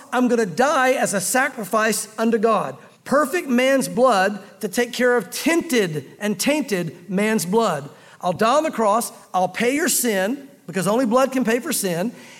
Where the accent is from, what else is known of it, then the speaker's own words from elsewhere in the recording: the South, United States; I grew up in the South, like I was going to say like many of you, but like some of you, because we have so many from the outside. But us Southerners that grew up here in the South anyway